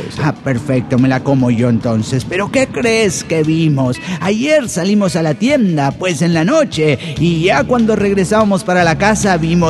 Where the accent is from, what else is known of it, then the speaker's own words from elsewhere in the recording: Perote, Veracruz, Mexico; Estando en mi pueblo natal, Perote, Veracruz